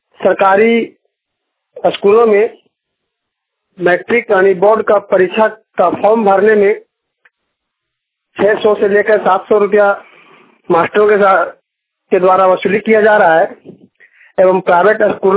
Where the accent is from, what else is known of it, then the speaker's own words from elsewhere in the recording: Nawadi, Jharkhand, India; ग्राम नावाड़ी, post बैराड़ी, थाना डोमचात, जिला कोडरमा का निवासी हूँ।